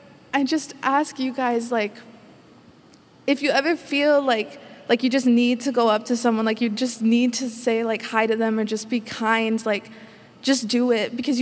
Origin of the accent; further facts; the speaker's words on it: Olathe, Kansas, United States; I'm from Olathe, Kansas.